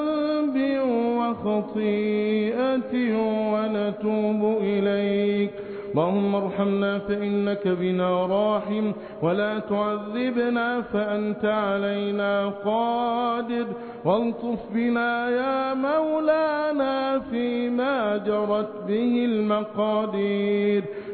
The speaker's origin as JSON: {"language": "Arabic", "country": "Egypt", "said": "احفظ بلادنا مصر بحفظك وارعها برعايتك"}